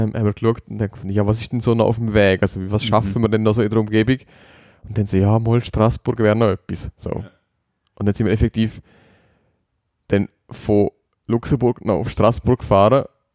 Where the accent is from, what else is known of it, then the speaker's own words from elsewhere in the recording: Liechtenstein; Als Liechtensteiner sowieso